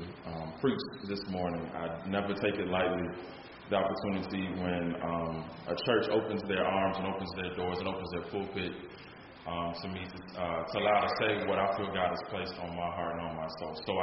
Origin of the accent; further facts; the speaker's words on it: Chicago, Illinois, United States; When I was growing up in Chicago, I remember my parents taking me to church